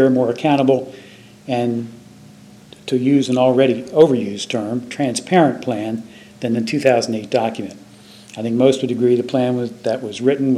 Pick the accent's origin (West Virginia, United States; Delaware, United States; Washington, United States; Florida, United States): Delaware, United States; Milton; from Milton.